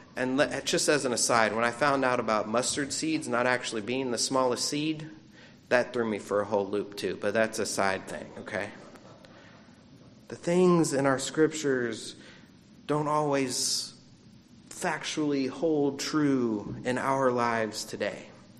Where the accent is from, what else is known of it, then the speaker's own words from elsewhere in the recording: Florida, United States; I grew up in Florida on the East Coast.